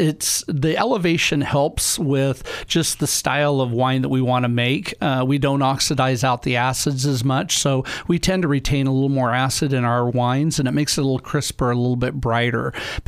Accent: Sutherlin, Oregon, United States; A lot of it started when I was younger. I grew up in Sutherland

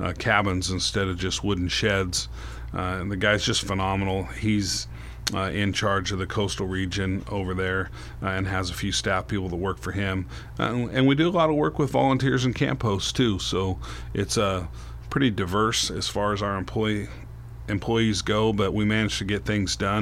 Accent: Gold Beach, Oregon, United States; Yeah, I grew up down in Gold Beach and spent my time on the coast

